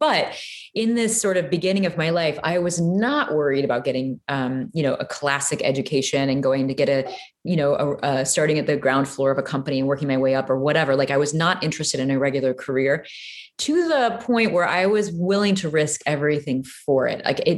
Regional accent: Peoria, Illinois, United States; But I grew up in Peoria, Illinois.

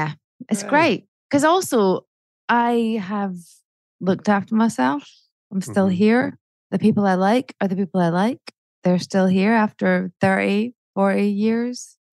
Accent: Edinburgh, Scotland, United Kingdom; I grew up in Edinburgh. My first Edinburgh Festival was when I was 10. So 1983.

